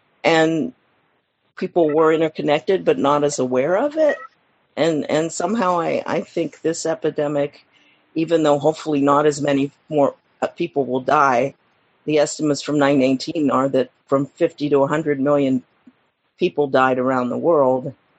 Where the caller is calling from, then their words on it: Chicago, Illinois, United States; I'm close to the park. I'm in Ravenswood Manor.